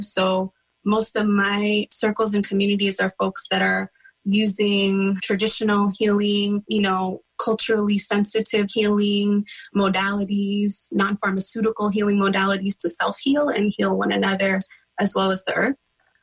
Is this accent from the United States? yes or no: yes; San Francisco, California, United States; now in Oakland, United States; I'm from Ramatish Ohlone territory in San Francisco, California. I'm currently speaking to you on Huichin Ohlone territory in Oakland, California.